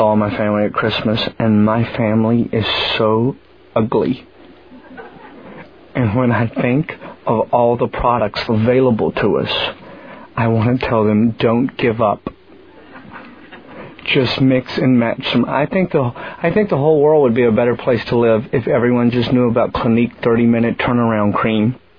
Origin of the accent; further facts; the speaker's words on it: Gladys, Virginia, United States; I grew up in a little town called Gladys, Virginia.